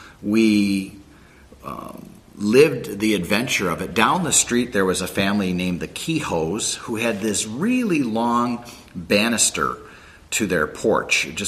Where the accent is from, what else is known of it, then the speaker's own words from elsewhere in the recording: Chicago, Illinois, United States; I want to take you back to my life in the 60s. I'm growing up in Chicago.